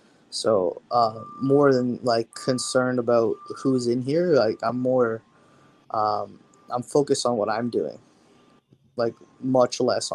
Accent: Toronto, Ontario, Canada; So, like, I'm from Toronto, like, born and raised.

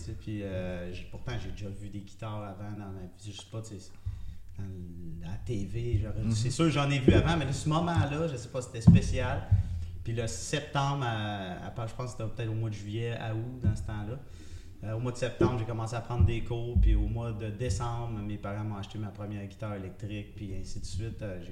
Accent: Gatineau, Quebec, Canada; Je viens de Gatineau

